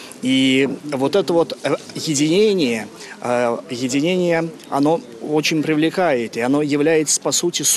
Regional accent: Saratov, Saratov Oblast, Russia; born there; Я родился в Саратове, и в Саратове было очень много старообрядцев, и была большая старообрядческая община.

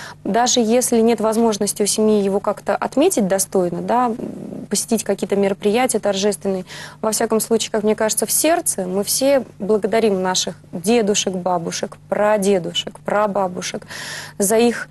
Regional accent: Nizhny Novgorod, Nizhny Novgorod Oblast, Russia; в Нижнем Новгороде, это мой родной город.

